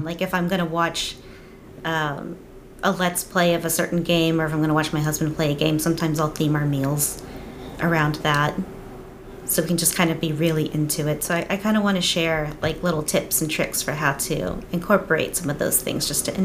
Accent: Houston, Texas, United States; also born or lived in Florida; now in Japan; I have been all over the place in the United States. I'm originally from Texas, Houston based. And I lived in Florida.

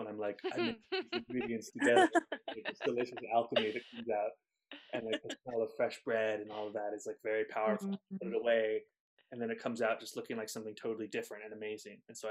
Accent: California, United States; I grew up in the California Bay Area

